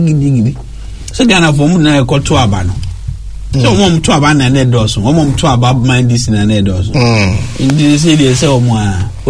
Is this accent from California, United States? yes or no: no; Indiana, United States; I grew up in Indiana.